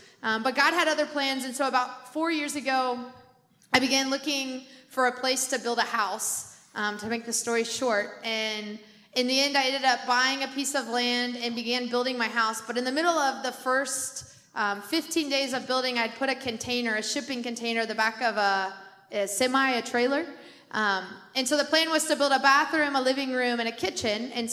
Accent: Kentucky, United States; I grew up in Kentucky. My family, I went to church my whole life, so I'm a product of a church.

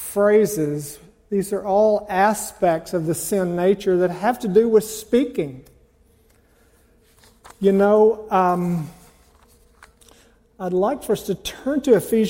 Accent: Oklahoma, United States; also born or lived in Colorado; we grew up in Oklahoma, moved to Colorado for a considerable number of years, then moved back to Oklahoma.

